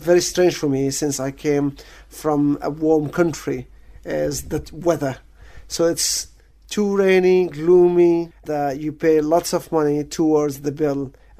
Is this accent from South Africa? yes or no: no; Syria; moved away as an adult; now in United Kingdom; I'm from Syria.